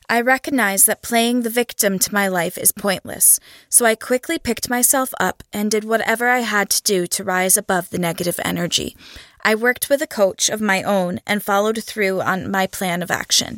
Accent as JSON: {"language": "English", "town": "Newark", "region": "New Jersey", "country": "United States", "tie": "born or raised there", "said": "I grew up in a single-parent household in Newark, New Jersey."}